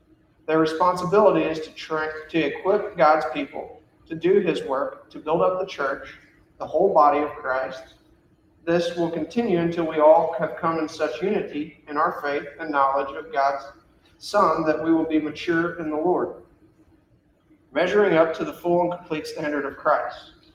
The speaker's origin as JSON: {"language": "English", "town": "Potosi", "region": "Missouri", "country": "United States", "tie": "born or raised there", "lives_now": "Farmington, United States", "said": "I was raised around the Potosi area my whole entire life until I married my wife in 2013 and moved here to Farmington, to her hometown, to join this church."}